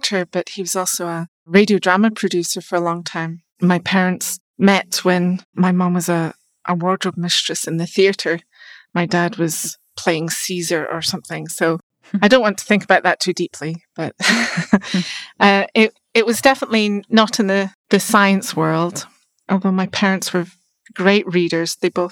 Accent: Glasgow, Scotland, United Kingdom; growing up in Glasgow, we had a lot of choices for good universities, but I decided to go to Dundee

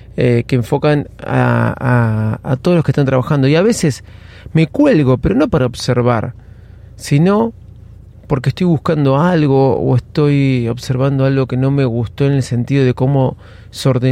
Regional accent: Ramos Mejía, Buenos Aires Province, Argentina; a un hotel acá en Buenos Aires, en la zona de Pilar, yo soy de Ramos

